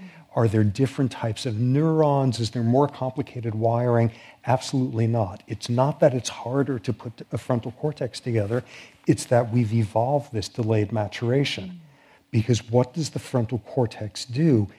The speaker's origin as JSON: {"language": "English", "town": "San Francisco", "region": "California", "country": "United States", "said": "I'm from San Francisco. They're my hometown team."}